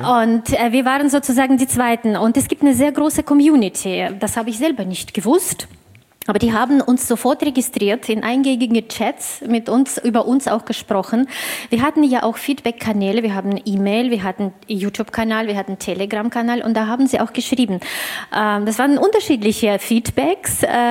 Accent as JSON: {"language": "German", "country": "Russia", "said": "also für mich als Russin und Inhaberin des deutschen Passes und des russischen Passes"}